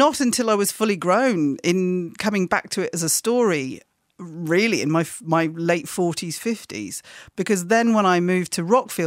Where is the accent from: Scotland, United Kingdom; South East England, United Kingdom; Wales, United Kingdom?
Wales, United Kingdom; I'm a border girl. So I'm a Welsh writer, but a border girl. So then we moved into Wales.